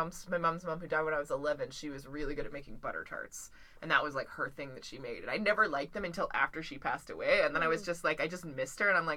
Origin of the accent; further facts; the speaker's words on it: North Delta, British Columbia, Canada; I grew up in North Delta, which does not sound exotic at all, and it's not, because it's just over the river, pretty much.